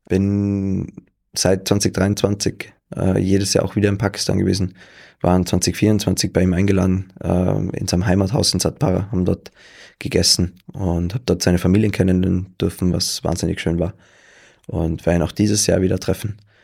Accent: Tyrol, Austria; also born or lived in Munich; Aber ganz, ganz oft umgezogen in meinem Leben, gemeinsam mit meinen Eltern. Und bin in Tirol aufgewachsen und Tirol. Wenn du mich fragst, was meine Heimat ist, dann ist es Tirol. Und da der Bezirk Reutte, wo ich auch ja jetzt immer noch lebe

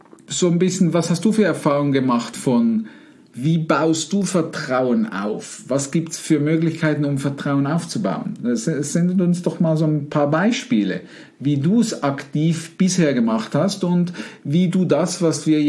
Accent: Winterthur, Zurich, Switzerland; Und da gab's per Zufall jemand, der auch von Winterthur, wo ich aufgewachsen bin, kommt.

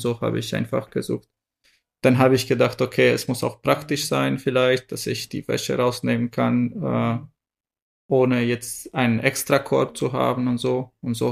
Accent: Romania; moved away; ich komme ursprünglich aus Rumänien, hatte ein paar Freunde in Rumänien

